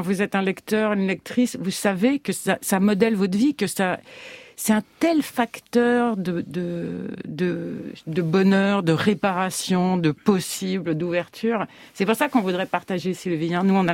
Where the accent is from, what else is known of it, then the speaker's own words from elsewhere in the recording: Hauts-de-France, France; chez moi, quand j'étais petite, dans le Nord, qui était vraiment une région populaire et encore travailleuse, parce qu'il n'y avait pas encore eu la crise à l'époque où je suis née